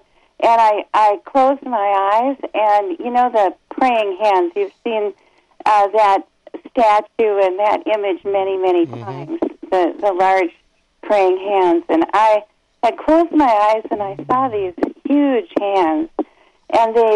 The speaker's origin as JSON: {"language": "English", "region": "Michigan", "country": "United States", "said": "Being that we're from the Upper Peninsula, they call us youpers up here."}